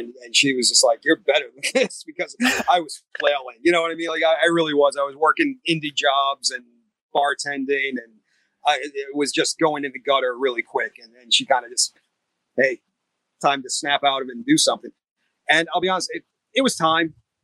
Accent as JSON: {"language": "English", "region": "Rhode Island", "country": "United States", "tie": "born or raised there", "said": "I grew up in New England, Rhode Island. So I was a WWF fan."}